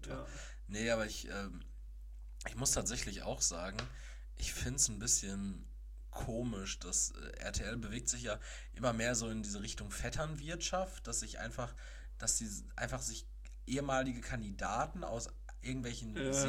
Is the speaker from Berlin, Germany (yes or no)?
no; Castrop-Rauxel, North Rhine-Westphalia, Germany; Aus meiner Heimatstadt, Castrop-Rauxel.